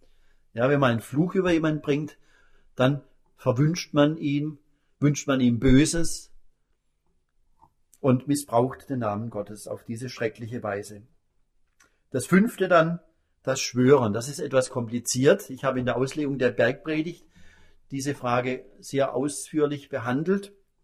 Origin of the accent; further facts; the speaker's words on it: Pforzheim, Baden-Württemberg, Germany; in meiner Heimatstadt Pforzheim ist sehr verbreitet